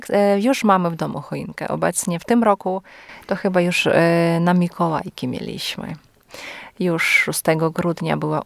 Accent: Chervonohrad, Lviv Oblast, Ukraine; Polish is a second language; now in Poland; pochodzimy z miejscowości Czerwonogród, która wody słabo chodzi z Równego, no to to jest niedaleko polskie. Czerwonogród znajduje się 20 km od granicy polsko-ukraińskiej.

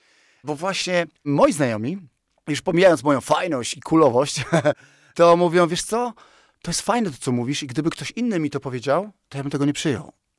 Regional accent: Szczecin, West Pomeranian Voivodeship, Poland; also born or lived in Warsaw; jestem ze Szczecina i tam mieszkałem częściowo w Szczecinie czy w Warszawie, znam bardzo dużo ludzi.

